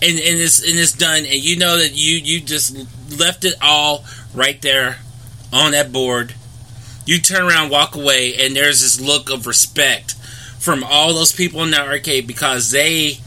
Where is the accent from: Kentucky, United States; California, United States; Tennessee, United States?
Tennessee, United States; Memphis; Yeah, you know, you're from Memphis, I'm from Memphis.